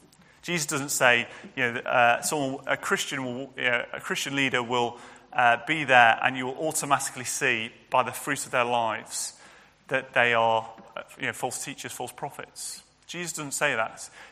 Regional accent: Birkenhead, North West England, United Kingdom; And that's a guy, a bishop of Birkenhead, which is my hometown. So I'm quite pleased.

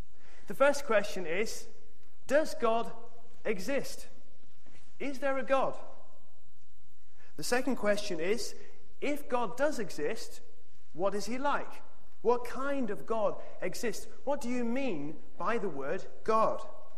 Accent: North West England, United Kingdom; now in Oxford, United Kingdom; I come originally from Cheshire, but I live in Oxford with my family

